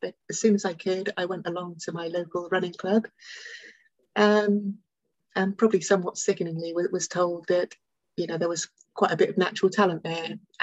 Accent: Brixham, South West England, United Kingdom; So I grew up in Brixham, which is about 25 minutes away from where I now live. So I grew up in Devon, spent my childhood here, and then went off to Birmingham.

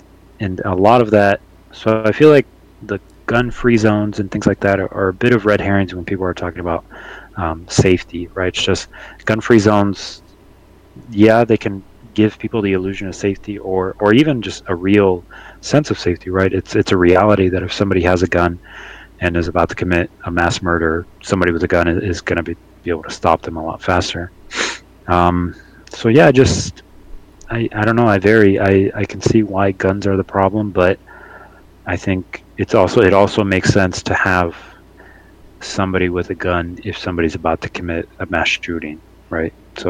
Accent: Mexico; Canada, U.S., and then I'm from Mexico.

